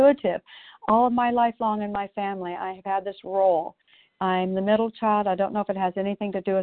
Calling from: Oregon, United States; I'm a recovered compulsive overeater, and I'm calling in from Oregon.

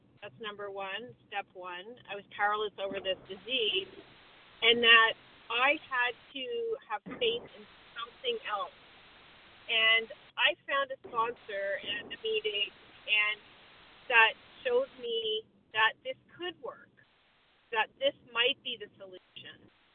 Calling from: Vermont, United States; Good morning. … calling in from Vermont.

